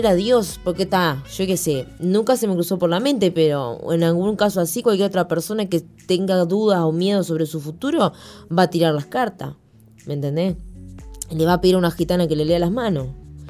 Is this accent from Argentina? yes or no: no; Uruguay; born there; now in Montevideo, Uruguay; venir a Montevideo, a la capital, dejar el interior de dejar literalmente mi tierra donde yo nací, donde tengo toda mi familia